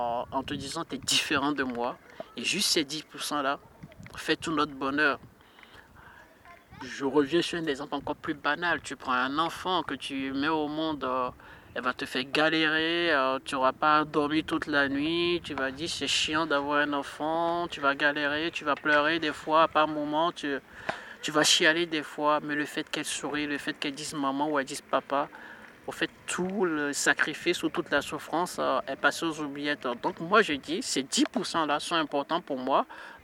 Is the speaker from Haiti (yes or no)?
no; Canada; J'ai grandi au Canada, c'est un système social.